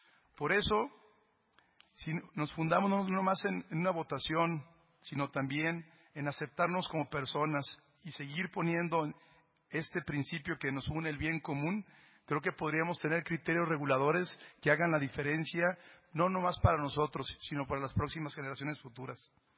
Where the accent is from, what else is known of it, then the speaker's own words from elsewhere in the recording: Mexico; porque en ese México nací yo. Soy mexicano.